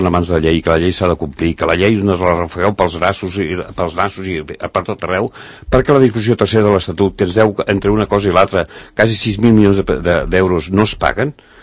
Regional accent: Catalonia, Spain; aquí som quatre catalans

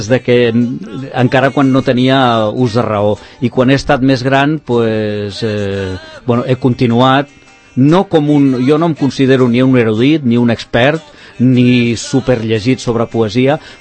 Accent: Sant Cugat del Vallès, Catalonia, Spain; also born or lived in Barcelona; tot i que soc nascut a Barcelona... el meu poble per sempre serà Sant Cugat.

